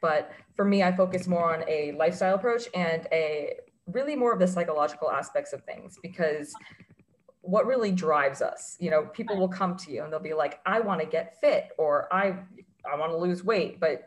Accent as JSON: {"language": "English", "region": "Florida", "country": "United States", "tie": "born or raised there", "said": "So I was born and raised in Florida. Rest of my family lived in New York. They moved down here and I was born."}